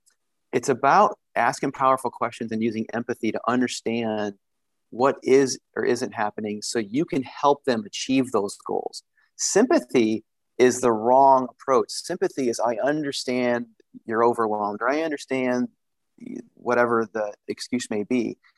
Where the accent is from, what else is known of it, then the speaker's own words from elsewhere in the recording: Midwest, United States; I've moved several times. I'm from the Midwest. And from my time at CVS, I went from Indianapolis to Charlotte.